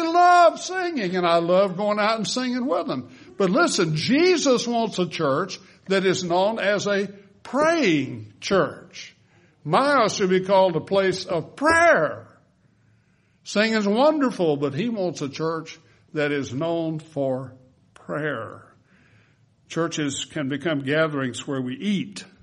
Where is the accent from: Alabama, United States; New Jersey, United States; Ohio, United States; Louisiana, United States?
Louisiana, United States; I grew up in Wynn Parish, and there are lots of little country churches scattered all out through the side there